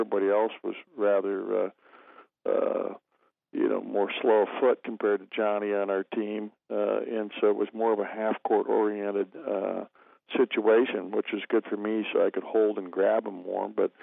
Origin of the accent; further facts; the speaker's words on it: Santa Barbara, California, United States; I was from Santa Barbara. That's where I grew up